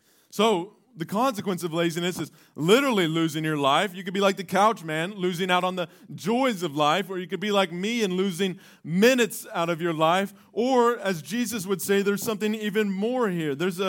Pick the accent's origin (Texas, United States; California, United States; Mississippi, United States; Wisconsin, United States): Texas, United States; Dallas; like I grew up in Dallas, so it's been 20 years since my dad had gone back to Arkansas.